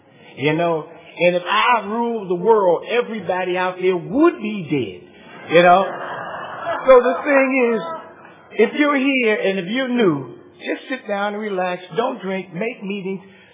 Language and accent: English; New York, United States; And I'm from Harlem, New York, and we came a long way to get here.